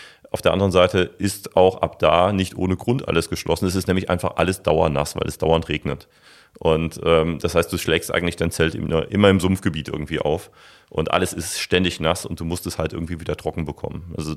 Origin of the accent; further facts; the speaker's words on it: Jülich, North Rhine-Westphalia, Germany; also born or lived in Heinsberg; obwohl ich auch eine Zeit lang, auch wenn ich aus gebürtiger Jülicher bin, Mutgrad sozusagen, wenn ich eine Zeit lang in Heinsberg gelebt habe